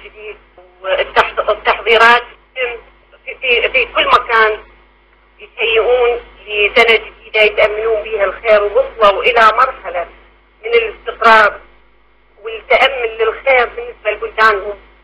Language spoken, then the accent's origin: Arabic; Iraq; انا كامرأة عراقية حاليا في وقفة ودهشة